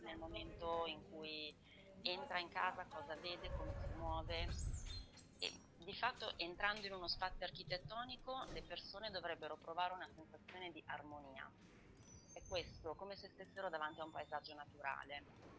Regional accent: Bologna, Emilia-Romagna, Italy; now in Sardinia, Italy; Io poi non sono sarda di origine, sono bolognese di origine e sono capitata per motivi personali in Sardegna

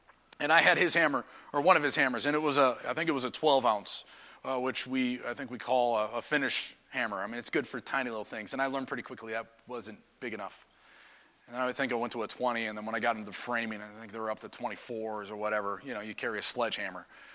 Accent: North Dakota, United States; also born or lived in Minnesota; I'm from North Dakota. Yeah. And then I lived in Minnesota for 5 years.

